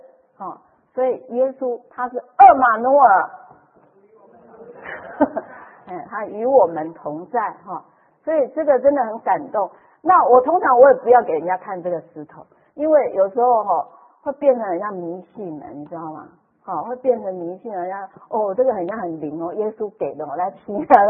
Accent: southern Taiwan, Taiwan; 我是南部人南部台湾尾巴的人

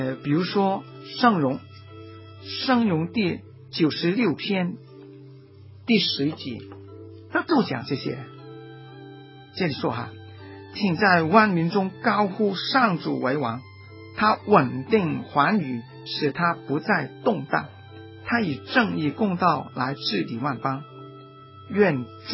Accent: Hong Kong; 我们香港人呢，都越来越喜欢热闹

